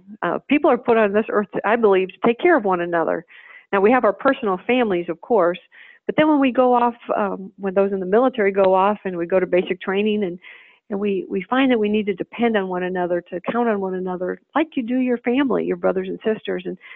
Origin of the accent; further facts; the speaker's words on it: United States; And the pride I felt of just being an American